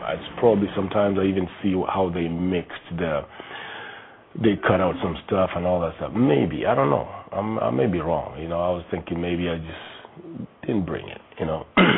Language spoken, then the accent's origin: English; Kenya; Well, being a Kenyan, and I see a lot of Kenyans now working in film